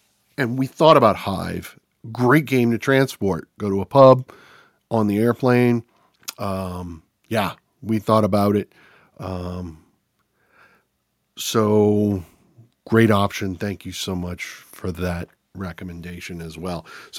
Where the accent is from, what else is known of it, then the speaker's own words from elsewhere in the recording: Louisiana, United States; As this Cajun from Southern Louisiana is going to go to the United Kingdom